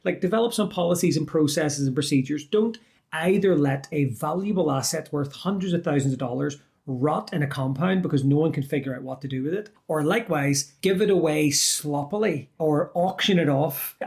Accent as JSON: {"language": "English", "country": "Ireland", "tie": "born or raised there", "said": "I've seen this in a very small version growing up in Ireland"}